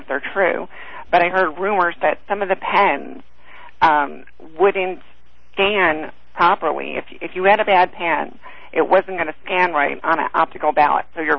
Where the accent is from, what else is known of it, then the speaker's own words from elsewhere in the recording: Florida, United States; I'm from Florida.